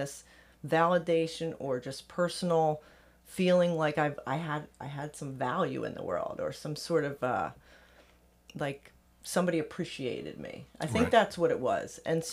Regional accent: Philadelphia, Pennsylvania, United States; Yeah, so I'm Northeast Philly. I grew up in Fox Chase. I went to Cardinal Dougherty High School, 87

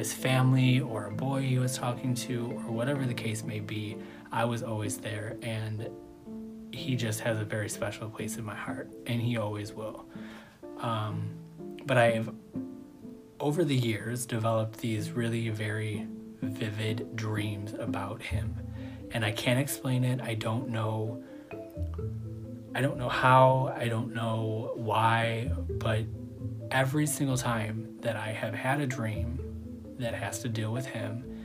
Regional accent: Buffalo, New York, United States; My name is … I'm from Buffalo, New York. I've lived many places, seen a lot of faces.

